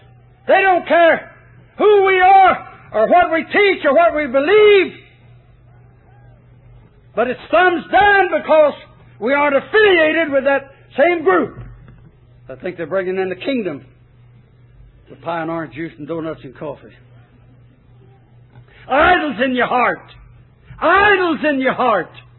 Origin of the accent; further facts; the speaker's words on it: Chattanooga, Tennessee, United States; Where are you from? I said, Chattanooga.